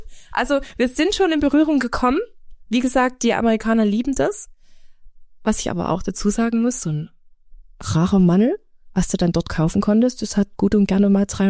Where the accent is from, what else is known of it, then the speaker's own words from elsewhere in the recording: Saxony, Germany; wir kommen aus dem Erzgebirge